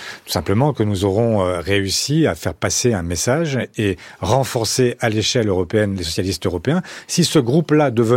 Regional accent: France; Oui, je suis français.

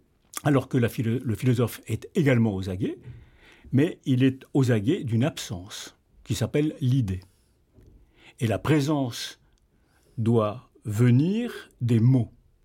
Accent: Paris, Île-de-France, France; born there; Je suis né à Paris, hein, mais enfin, j'ai beaucoup fréquenté mes grands-parents en Charente-Limousine.

